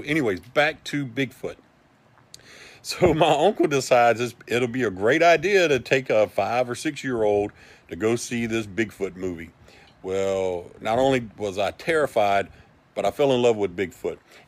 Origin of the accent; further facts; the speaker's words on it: Columbia, South Carolina, United States; also born or lived in Savannah; We only lived in Columbia, I think, for 6 years. So I was born in 72 in Savannah. We moved a couple months later.